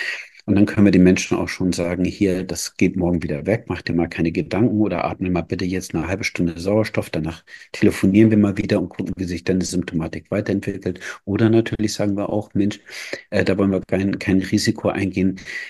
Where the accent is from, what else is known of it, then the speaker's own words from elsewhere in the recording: Bremen, Germany; hier bei uns in Norddeutschland, ich komme ja aus Bremen